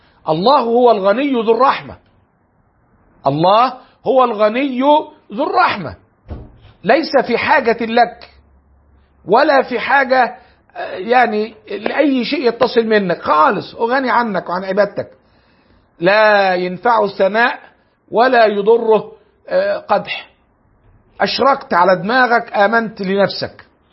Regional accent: Cairo Governorate, Egypt; وما كانش ايامنا ما عندنا في مصر كلها القاهره الا معهدين 2 للاعدادي وواحد للثانوي، جيلنا عانى كتير يعني

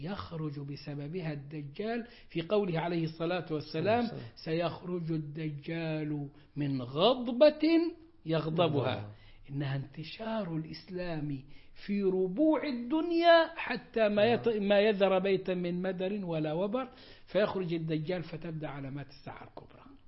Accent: Egypt; وعندنا في مصر عملنا ثورة كانت إسلامية ووصلنا كإسلاميين إلى سدة الحكم

